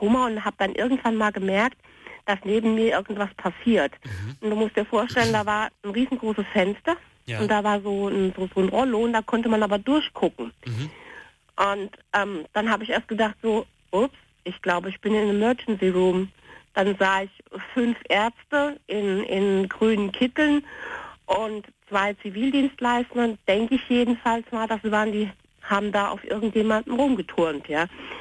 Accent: Hesse, Germany; Das ist, ich bin eigentlich aus Hessen.

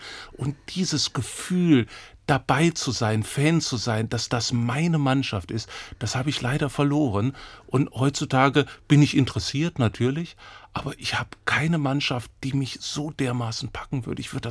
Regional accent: Bavaria, Germany; ich bin in Bayern groß geworden

